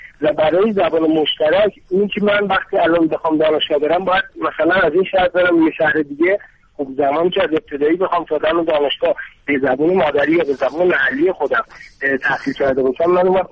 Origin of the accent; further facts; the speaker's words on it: Tehran, Tehran Province, Iran; من خودم مادرم کرده و پدرم ترک هستش و خودم در تهران به دنیا اومدم، چندین سال در تهران زندگی کردم و اونجا درس خوندم، به زبان فارسی هم درس خوندم. الان هم ترکی رو بلدم صحبت بکنم، هم کردی رو بلدم صحبت بکنم.